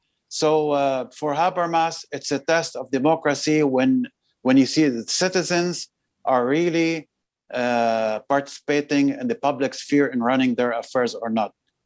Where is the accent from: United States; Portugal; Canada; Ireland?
Canada; because I'm Canadian first and foremost